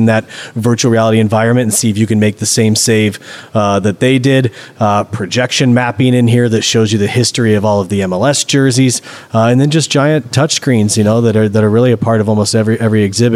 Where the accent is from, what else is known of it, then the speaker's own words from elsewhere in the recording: Nebraska, United States; Yeah, so I'm from Nebraska, played in high school, college